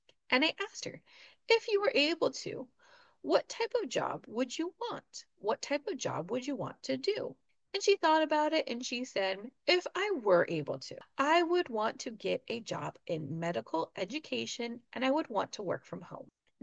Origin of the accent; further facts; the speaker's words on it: California, United States; I've never driven in the snow because I'm a Californian.